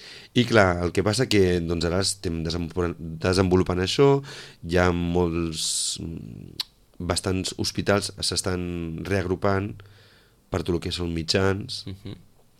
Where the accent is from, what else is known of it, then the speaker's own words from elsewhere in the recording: Sitges, Catalonia, Spain; soc de Barcelona, Sitges.